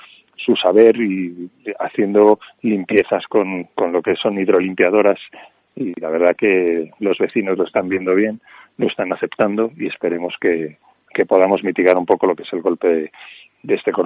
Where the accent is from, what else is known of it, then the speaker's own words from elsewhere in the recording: Spain; con lo que somos los españoles de calurosos y de afectuosos